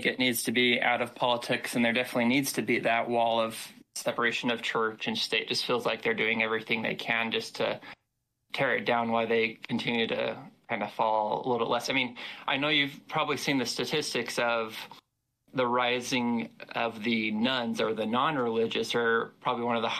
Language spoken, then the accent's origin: English; Utah, United States; I grew up in Utah. I grew up Mormon and LDS